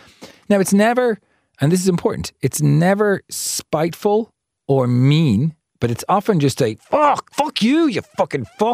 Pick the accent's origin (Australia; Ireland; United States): Ireland; Limerick, Munster; as I'm from Limerick. 061 County Coat